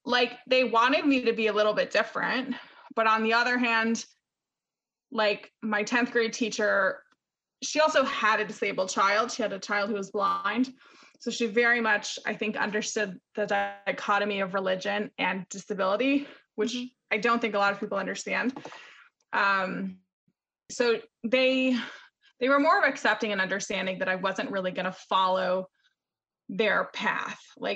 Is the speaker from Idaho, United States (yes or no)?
no; Palo Alto, California, United States; born there; Okay, so I was born in Palo Alto, California, and we were part of the very small Chabad community. We lived two blocks down.